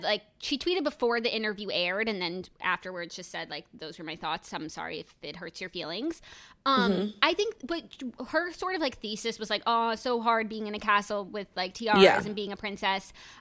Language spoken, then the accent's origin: English; United States; Imagine, like, being an American. We don't know anything about, like, the customs and stuff.